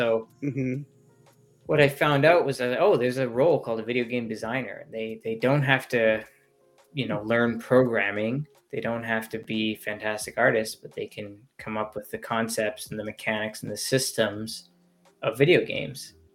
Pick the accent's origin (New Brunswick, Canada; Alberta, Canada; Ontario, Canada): Alberta, Canada; Fort McMurray; Cause I'm from Alberta. So I was in Fort McMurray, like a Northern Albertan town, not Hollywood, not Toronto, not Vancouver.